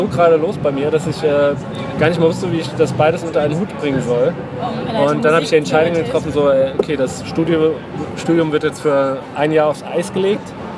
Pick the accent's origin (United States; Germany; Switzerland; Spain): Germany; Saarland; now in Berlin, Germany; Und ich komme eigentlich aus dem Saarland, also ich bin 2003 rübergezogen.